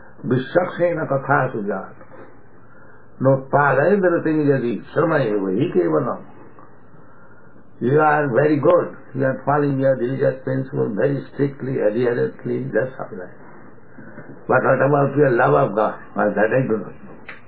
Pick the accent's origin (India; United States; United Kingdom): India; So, if I say, because I am Hindu, I am Indian, that Krishna is the supreme